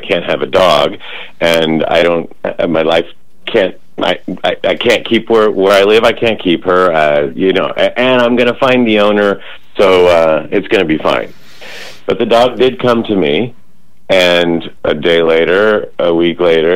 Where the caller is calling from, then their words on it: Los Angeles, California, United States; Los Angeles.